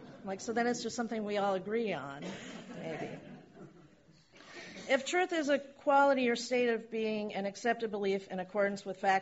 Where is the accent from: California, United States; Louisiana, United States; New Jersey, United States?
California, United States; Mountain View; born there; I was born in Mountain View, and my mom's from Sunnyvale.